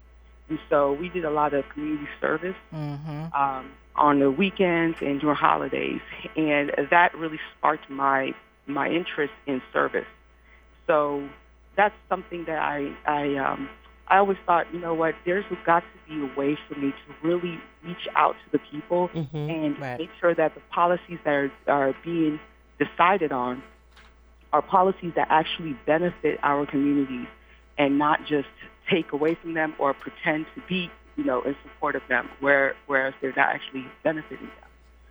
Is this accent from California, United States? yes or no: yes; Antioch, California, United States; even though I grew up in Antioch, but Antioch was a very mixed, diverse community.